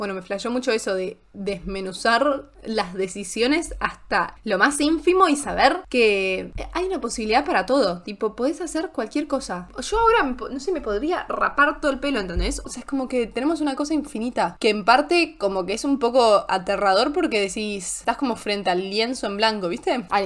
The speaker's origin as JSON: {"language": "Spanish", "region": "Buenos Aires", "country": "Argentina", "said": "Volví a Buenos Aires, a mi tierra."}